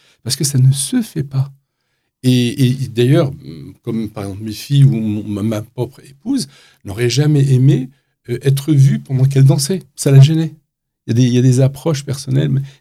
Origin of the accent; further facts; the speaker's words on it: La Goulette, Tunis Governorate, Tunisia; born there; Moi-même, je suis né à la Goulette, à Tunis